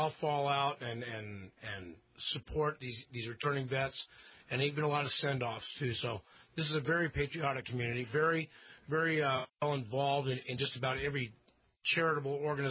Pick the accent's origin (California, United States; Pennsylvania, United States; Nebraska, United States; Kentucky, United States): California, United States; also born or lived in New York / Texas; I was born in upstate New York. I grew up in California and lived a few years in Texas.